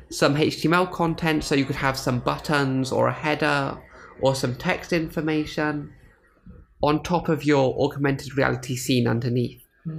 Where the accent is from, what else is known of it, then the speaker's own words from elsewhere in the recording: United Kingdom; because I'm not sure if you can tell by my accent, but I'm British and I've studied British Sign Language before.